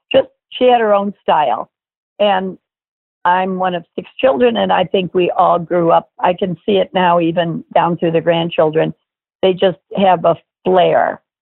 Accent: Miami Beach, Florida, United States; I mean, growing up in Miami Beach, we had people come to visit us all the time.

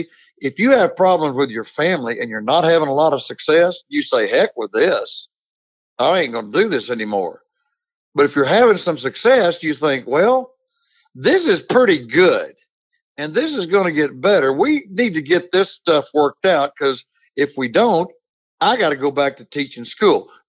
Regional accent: Texas, United States; we're hard workers from West Texas. Our dad instilled in us the work ethic. So I could have been in the oil field.

